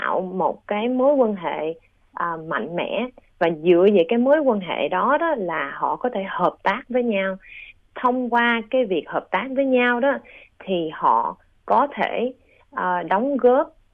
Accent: Australia; Vì mình là người Úc, mình đã lớn lên ở Úc, nhưng mình có một cái gốc Việt rất là quan trọng đối với cái bản chất của cá nhân mình.

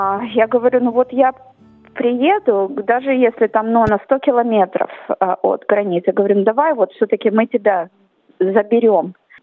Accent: Russia; born there; Кстати, я родилась в России. Я родилась в России.

